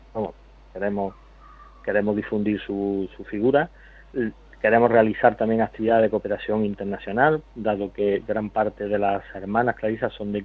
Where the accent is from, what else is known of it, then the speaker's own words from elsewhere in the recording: Córdoba, Andalusia, Spain; born there; now in Seville, Spain; yo soy, yo nací en Córdoba, capital, uh-huh. En Córdoba capital, pero vivo en Sevilla.